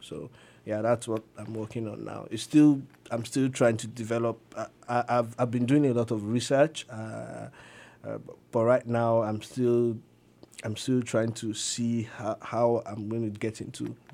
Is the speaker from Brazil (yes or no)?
no; Nigeria; now in United States; I'm from Nigeria, but I've been in the U.S. for a while as a University of Iowa writing fellow.